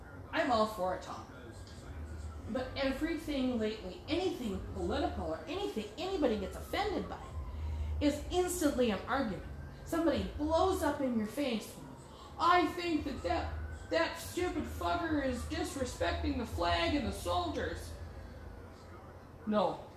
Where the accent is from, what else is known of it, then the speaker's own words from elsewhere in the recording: United States; I'm an American. I can do that.